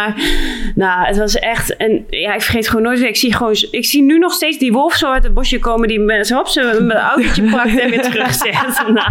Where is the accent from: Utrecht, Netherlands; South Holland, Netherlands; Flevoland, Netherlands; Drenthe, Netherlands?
Drenthe, Netherlands; Beilen; want ik ben opgegroeid in Bijlen